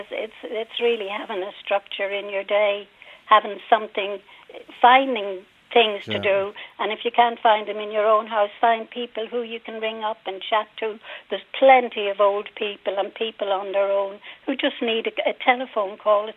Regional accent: Dublin, Leinster, Ireland; now in Birmingham, United Kingdom; I'm from, well, originally from inner city Dublin, Buckingham Street.

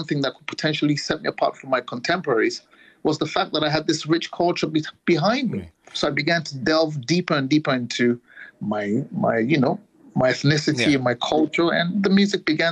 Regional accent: Nigeria; now in United States; which is something we heard a lot of whilst I was growing up in Nigeria as well

